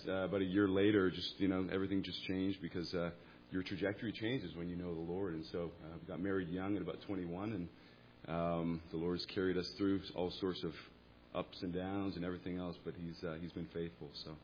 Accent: Toronto, Ontario, Canada; I grew up in Toronto, in Canada

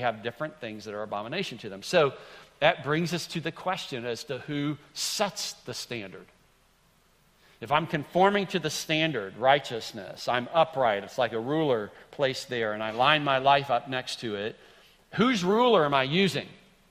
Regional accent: Greenville, United States; certainly like in the days that I grew up in Greenville, eating something that had purple suction cups on it is an abomination.

